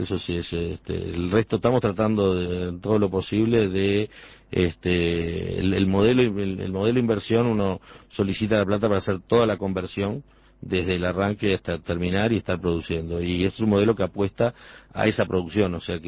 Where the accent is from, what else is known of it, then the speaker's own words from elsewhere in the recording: Uruguay; nosotros yo creo que nosotros somos uruguayos